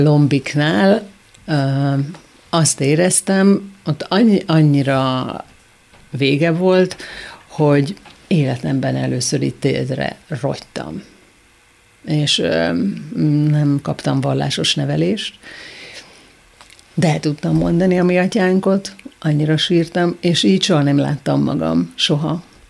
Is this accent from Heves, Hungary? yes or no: yes; Gyöngyös, Heves, Hungary; born there; És pont Gyöngyösön, ahol akkor 40 éve születtem